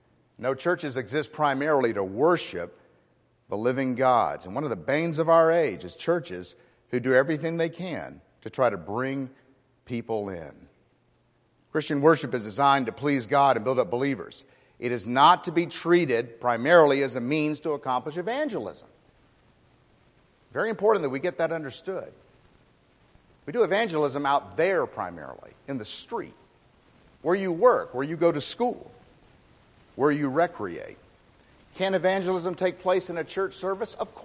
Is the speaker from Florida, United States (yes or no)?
yes; Miami, Florida, United States; also born or lived in Orlando; I grew up in Florida and Miami and Orlando, and we spent a great deal of our time in citrus groves when they used to dot the landscape.